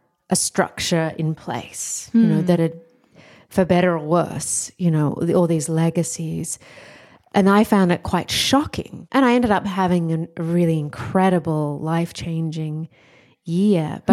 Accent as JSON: {"language": "English", "country": "Australia", "said": "I'm Australian and I came as an exchange student to the US. And I arrived, you know, I came to New York and then went on a Greyhound bus to get to Ithaca, upstate New York."}